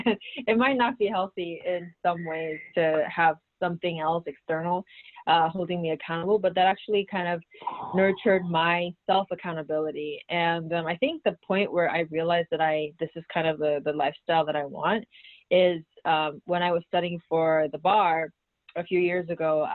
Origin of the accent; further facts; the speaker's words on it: Baltimore, Maryland, United States; I am from the Baltimore area. I live right in between D.C. and Baltimore.